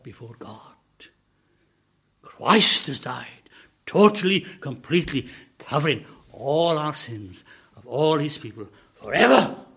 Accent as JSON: {"language": "English", "region": "Wales", "country": "United Kingdom", "said": "I can say this because I'm Welsh"}